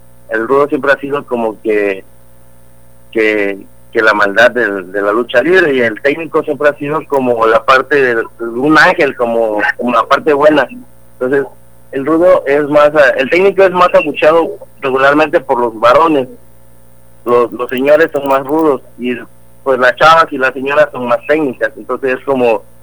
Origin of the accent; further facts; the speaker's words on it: Veracruz, Mexico; Soy de Veracruz, he ido a Tabasco, he ido a Campeche, a varios municipios de aquí del estado de Veracruz